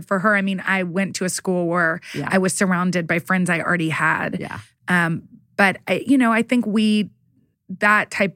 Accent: Midland, Texas, United States; We grew up in Midland, Texas, moved to Dallas.

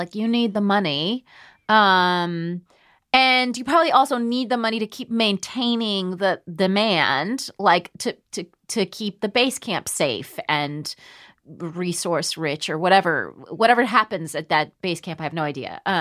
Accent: United States; it's because I'm from America and we already had a developed middle class.

